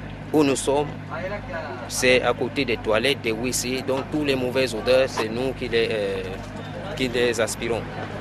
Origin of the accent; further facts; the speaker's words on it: Cameroon; moved away; Moi, je suis Camerounais. J'ai fait la Tunisie, j'ai fait la Turquie, j'ai fait au moins 4 pays.